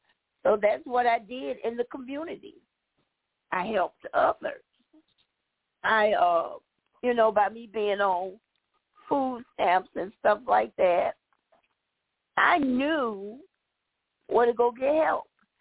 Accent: Riverdale, Georgia, United States; And I'm from Riverdale, Georgia.

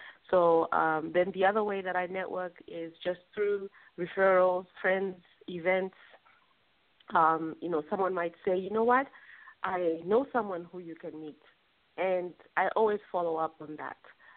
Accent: Zambia; I was like, hey, you're going to Zambia? I'm from Zambia.

